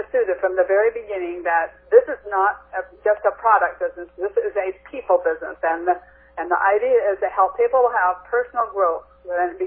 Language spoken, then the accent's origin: English; British Columbia, Canada; even in where I grew up in Okanagan, they had tested them all up there.